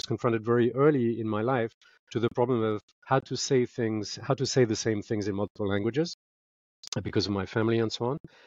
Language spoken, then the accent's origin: English; Paris, Île-de-France, France; also born or lived in London / Mauritius; multicultural individual by my origins. I was born in London. I grew up in Paris, but I also spent some time in my childhood in Mauritius because my mother was from Mauritius. And my father is New Zealand, and so I have this kind of very multicultural angle. I speak multiple languages